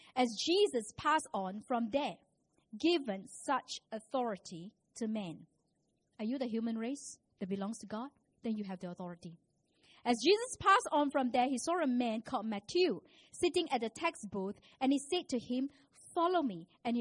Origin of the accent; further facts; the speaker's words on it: George Town, Penang, Malaysia; I say, I'm from Penang. But because I don't look totally Chinese, they will have to ask me a couple of times, but where are you really from? I say, I'm born here, I'm bred here, I school here. Carmelite Street is my school, my alma mater.